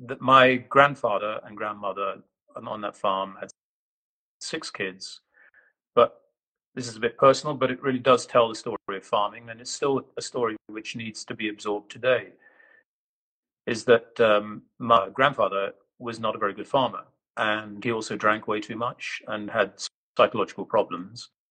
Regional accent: Wales, United Kingdom; I sound like an Englishman and act like an Englishman, I suppose, but I am Welsh.

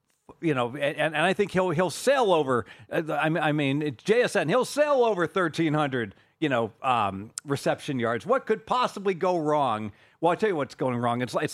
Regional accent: Ohio, United States; I grew up in Ohio.

